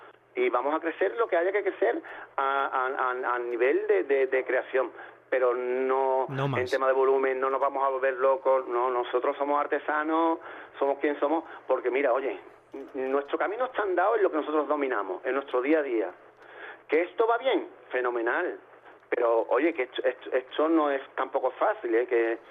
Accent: Écija, Andalusia, Spain; Nosotros nacimos aquí, somos hijos de Écija, cabemos en el vientre de Écija, nuestro cordón umbilical, no, nacidos aquí, no está cortado

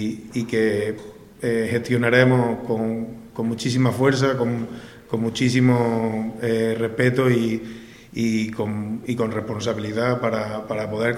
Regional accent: Lucena, Andalusia, Spain; aquí somos de Lucena y somos gente que nos autoexigimos y siempre queremos más

